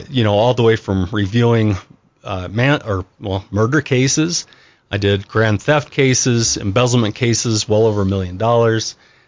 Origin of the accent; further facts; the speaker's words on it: Liberty, Idaho, United States; So I'm from Bear Lake originally, little town called Liberty. Okay. That's where I grew up.